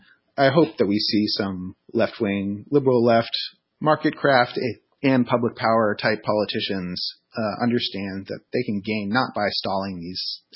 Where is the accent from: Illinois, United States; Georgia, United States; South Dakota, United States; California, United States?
California, United States; I grew up in California during the Enron crisis.